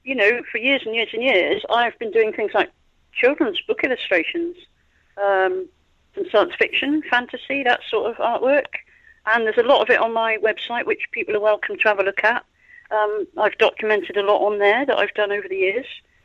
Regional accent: United Kingdom; I mean, I'm British. I was brought up with comics like The Beano and The Dandy

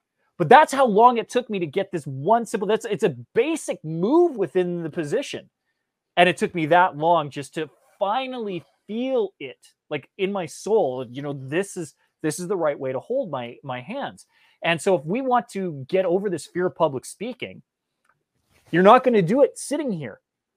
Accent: Canada; I grew up in Canada, so I'm an ice hockey player

